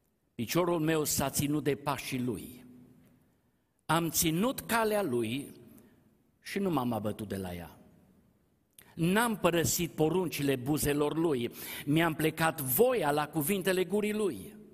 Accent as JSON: {"language": "Romanian", "town": "Arad", "region": "Arad County", "country": "Romania", "tie": "born or raised there", "said": "născut și crescut în Pârneava"}